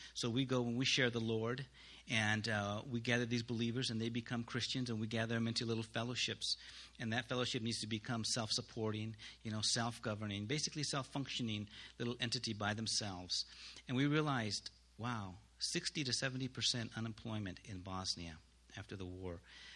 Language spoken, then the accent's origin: English; Ukiah, California, United States; I was born in Willits, California, raised in Ukiah area, and my parents live in Redwood Valley. So, like I said, I am a local boy.